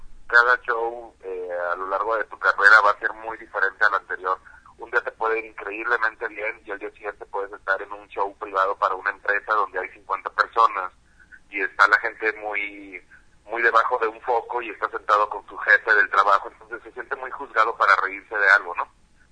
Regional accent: Tampico, Tamaulipas, Mexico; now in Mexico City, Mexico; Y yo soy de Tampico, Tamaulipas, y vivo acá hace ya unos 8 años.

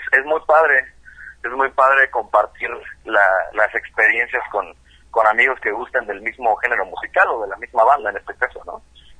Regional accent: Oaxaca, Mexico; la banda es de Cancún, yo soy de Oaxaca, de Monterrey

